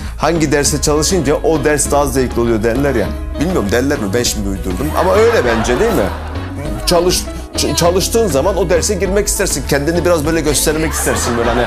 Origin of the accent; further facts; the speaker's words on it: Sivas, Turkey; Ben de Sivaslıyım bu arada.